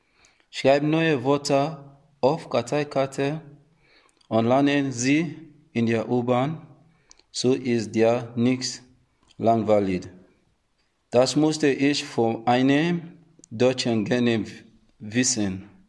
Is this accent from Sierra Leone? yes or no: yes; Sierra Leone; German is a second language; now in Germany; ich komme aus Sierra Leone.